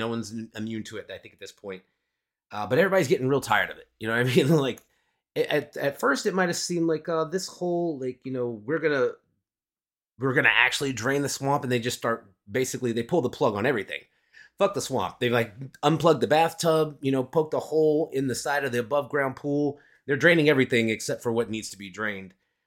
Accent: United States; I'm a taxpayer, but I'm also an American. I'm a human being.

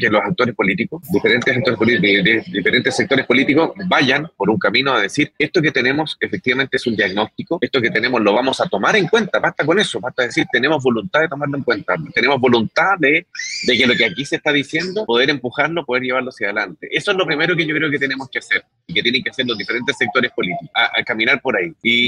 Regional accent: Chile; somos todos chilenos, yo comparto, somos todos chilenos.

